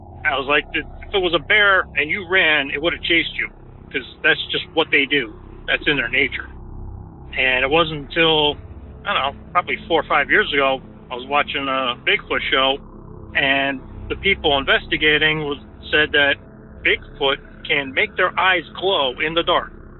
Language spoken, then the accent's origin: English; New York, United States; now in Connecticut, United States; I currently live in Connecticut. I grew up in New York, as did my wife, and this is actually her story.